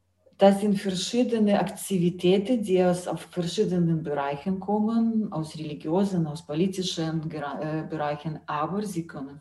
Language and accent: German; Belarus; German is a second language; now in Germany; Demos habe ich gekannt, nur auf dem 1. Mai-Demo. Ja, in Deutschland habe ich schon gesehen, es gibt natürlich andere Hintergrund. In Weißrussland, Gewerkschaften werden staatlich gelenkt.